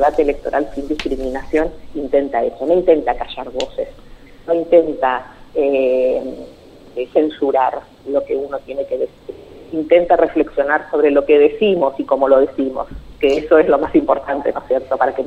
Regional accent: Argentina; Nosotros como argentinos

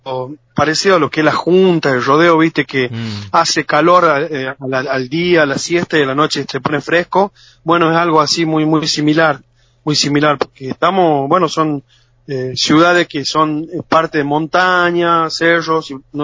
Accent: Catamarca, Argentina; viste que los catamarqueños somos bien catamarqueños con la R, viste. No, yo soy muy orgulloso de mi tonada, de mi idioma

